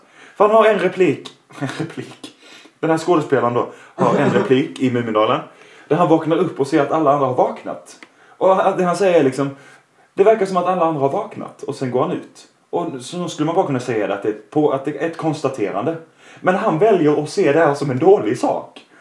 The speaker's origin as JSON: {"language": "Swedish", "region": "Skåne", "country": "Sweden", "said": "Ja, och jag är skåning."}